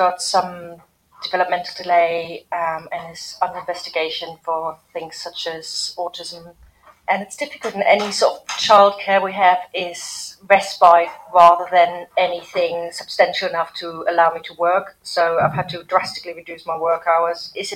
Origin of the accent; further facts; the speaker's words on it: Birmingham, West Midlands, United Kingdom; I'm from King's Heath, South Birmingham.